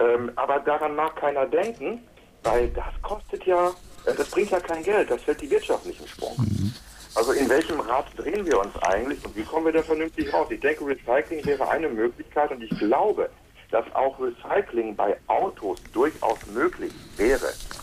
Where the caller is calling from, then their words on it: Wolfsburg, Lower Saxony, Germany; Ja, ich bin aus Wolfsburg